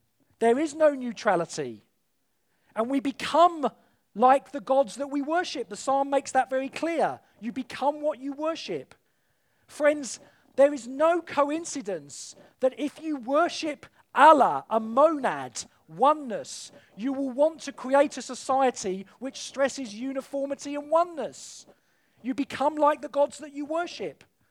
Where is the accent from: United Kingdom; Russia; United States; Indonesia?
United Kingdom; Now, how can I say anything, well, one as a Brit talking about Europe with our situation in terms of our relationship with Europe